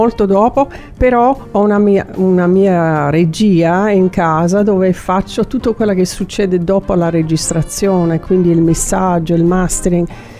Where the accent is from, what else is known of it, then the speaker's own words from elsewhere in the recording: Seattle, Washington, United States; Italian is a second language; moved away as an adult; also born or lived in New York; now in Italy; Allora, io sono statunitense, sono della zona di Seattle, però sono venuta via piuttosto giovane, 19 anni, sono stata 8 anni a New York